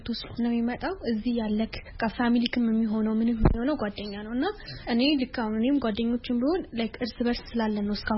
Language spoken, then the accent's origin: Amharic; Addis Ababa, Ethiopia; እኔ አዲስ አበባን ተወልጄ የሚያደኩት